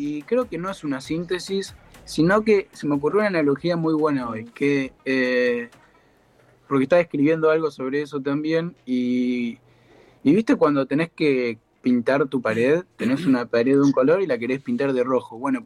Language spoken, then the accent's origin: Spanish; Buenos Aires, Argentina; Sin negar que yo soy un porteño, que nací en un noveno piso, en una avenida, digamos.